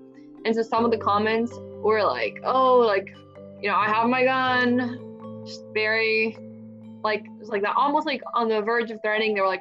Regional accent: Venezuela; now in Katy, United States; am a 17-year-old rising senior in Katy. My pronouns are she, her, and I am an immigrant from Venezuela.

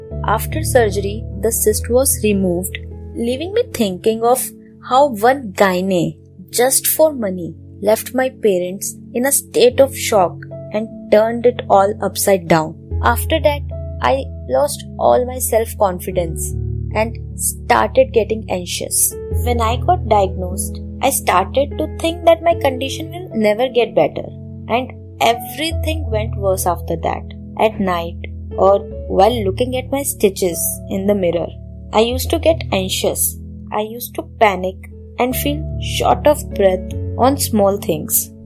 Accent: Delhi, India; I am from Delhi

